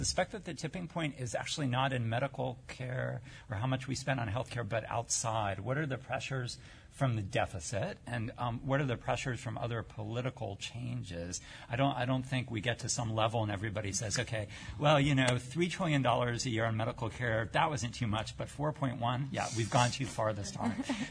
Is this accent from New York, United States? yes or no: no; Boston, Massachusetts, United States; born there; and I'm not just saying this because I was born in Boston